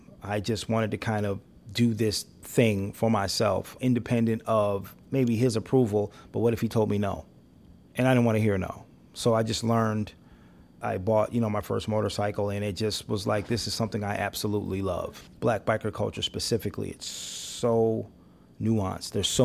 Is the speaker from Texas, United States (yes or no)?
no; Rockford, Illinois, United States; I grew up in Rockford, Illinois, less than a mile from the oldest family-owned Harley-Davidson dealership in the world.